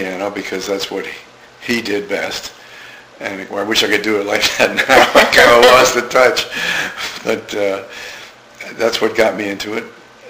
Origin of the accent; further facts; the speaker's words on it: New York, United States; 79th and Madison.